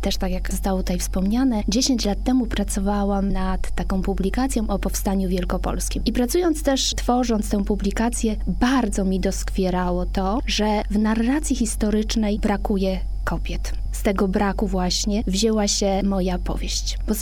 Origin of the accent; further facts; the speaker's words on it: Trzemeszno, Greater Poland Voivodeship, Poland; Tak, ja pochodzę, mieszkam, urodziłam się w Trzemesznie.